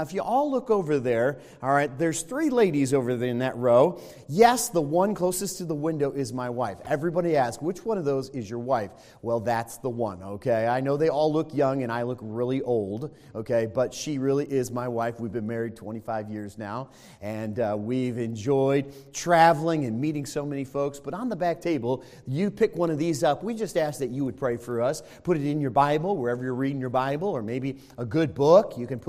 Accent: Chicago, Illinois, United States

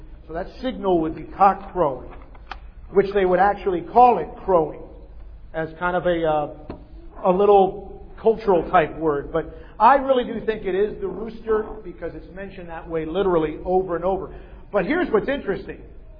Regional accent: New York, United States; And I'm a New Yorker, so I can pick up on that accent.

